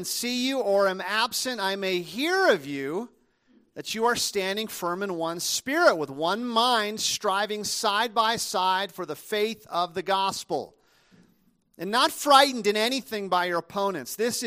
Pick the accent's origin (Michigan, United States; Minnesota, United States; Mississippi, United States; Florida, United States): Minnesota, United States; My grandfather lived on a farm, the farm I was raised on in Minnesota.